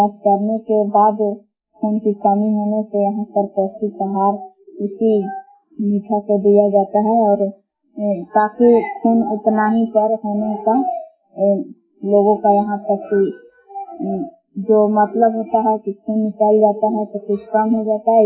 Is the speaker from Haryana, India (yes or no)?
no; Belaon, Bihar, India; ग्राम बेलाव जिला कैमूर भगवान के निवासी हूँ।